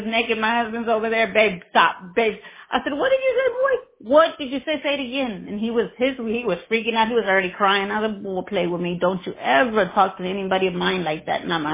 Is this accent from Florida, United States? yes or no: no; Houston, Texas, United States; I always, because I'm from Houston. I'm from Houston. I'm Houston.